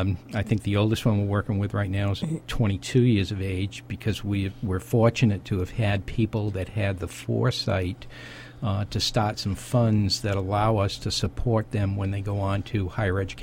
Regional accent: New England, United States; accent: Boston; No, I'm from New England, thus the Boston accent.

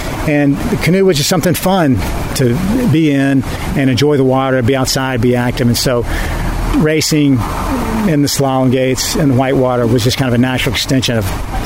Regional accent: Atlanta, Georgia, United States; You know, I grew up in Atlanta, north of Atlanta

